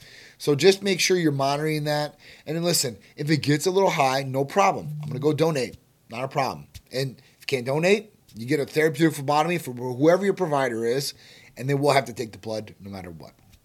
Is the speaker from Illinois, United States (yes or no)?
yes; Chicago, Illinois, United States; moved away; I'm from Chicago originally. I probably will be back during the summer, maybe this summer. I only go back in the summers because of the cold weather.